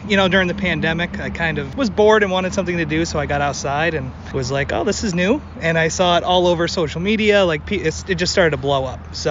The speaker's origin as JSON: {"language": "English", "town": "Troy", "region": "New York", "country": "United States", "said": "I'm from Troy, New York, actually."}